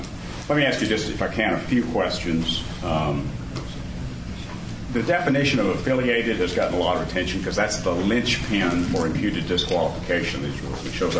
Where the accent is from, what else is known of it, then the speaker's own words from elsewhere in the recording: Austin, Texas, United States; I'm a lawyer from Austin.